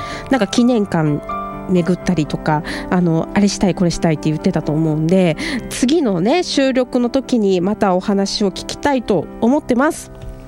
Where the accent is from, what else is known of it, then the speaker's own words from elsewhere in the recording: Mie, Japan; 伝説の試合が私の地元三重県から誕生して